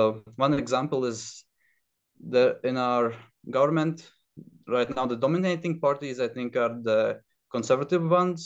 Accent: Latvia; English is a second language; I'm from Latvia

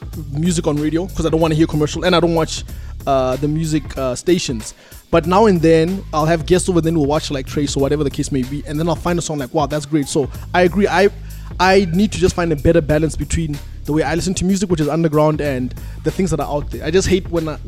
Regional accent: Free State, South Africa; like Afrikaans, we grew up in the Free State.

